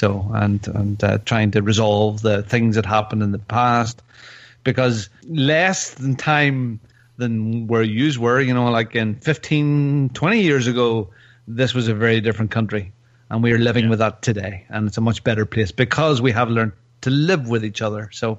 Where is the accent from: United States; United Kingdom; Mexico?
Mexico; northern Mexico; Thank God I'm from Northern Mexico.